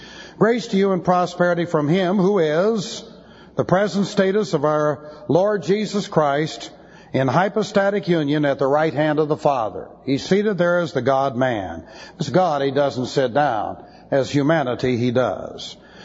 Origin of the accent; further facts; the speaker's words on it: Beverly Hills, California, United States; This happened when I lived in California. I grew up in Beverly Hills.